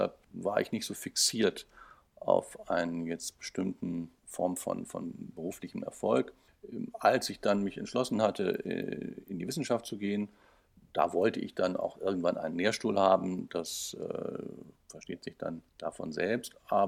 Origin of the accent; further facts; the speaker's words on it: Detmold, North Rhine-Westphalia, Germany; auch heute noch gerne nach Detmold und gerate auch schnell ins Schwärmen, wenn ich gefragt werde, wo ich herkomme.